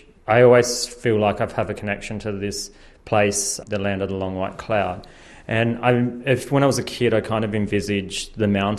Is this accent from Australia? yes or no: yes; Australia; because I grew up in Australia.